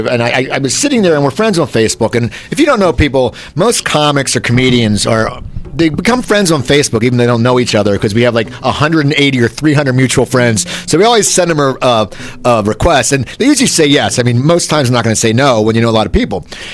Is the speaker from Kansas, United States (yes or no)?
no; New Jersey, United States; I grew up in Trejo, New Jersey.